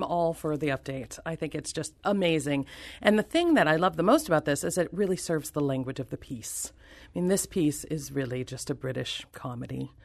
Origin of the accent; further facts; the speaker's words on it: El Paso, Texas, United States; you know, I grew up in El Paso, Texas. So … didn't come every week, strangely.